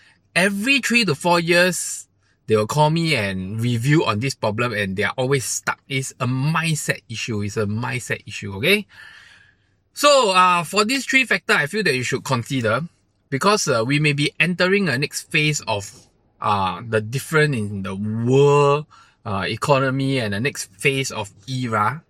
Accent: Singapore; But I still feel that as a Singaporean in Singapore, when this thing happens, yes, we may not perform that well, but we are still a strong country.

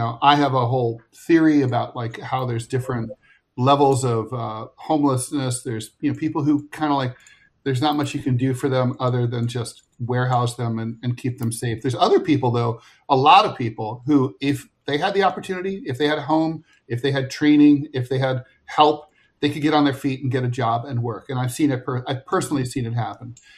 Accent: Ohio, United States; There was a mass shooting in Toledo, Ohio, in my home state, northwestern part of the state along Lake Erie.

